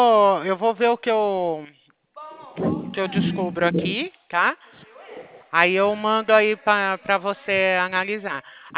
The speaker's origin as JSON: {"language": "Portuguese", "region": "São Paulo", "country": "Brazil", "said": "eu sou de São Paulo"}